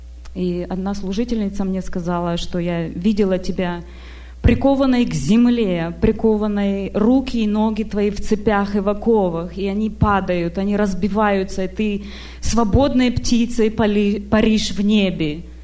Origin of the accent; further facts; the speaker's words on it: Sacramento, California, United States; Я из Сакраменто, штат Калифорния.